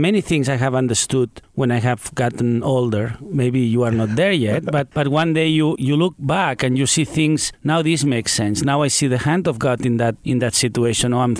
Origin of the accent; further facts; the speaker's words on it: Catalonia, Spain; English is a second language; And a great feast in my hometown, in Catalonia. The Feast of St. Stephen is an important one, so...